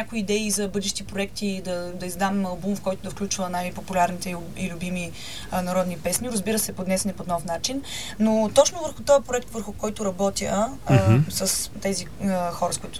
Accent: Karlovo, Plovdiv Province, Bulgaria; Аз съм горда, че съм от Карлово.

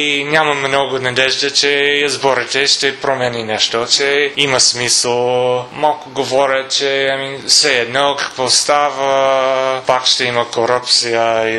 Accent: United States; Bulgarian is a second language; now in Europe; Аз идвам от Америка, където история е само 200 години.

